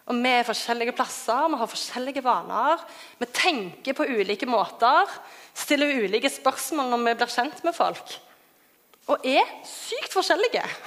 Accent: Klepp, Rogaland, Norway; now in Oslo, Norway; Jeg er fra Klepp.

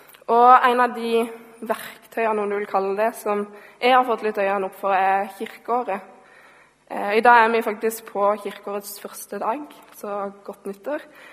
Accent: Mandal, Agder, Norway; så liker jeg gjerne å begynne hjemme i Mandal. Jeg blir litt sånn unaturlig hjemmekjær når jeg skal preke.

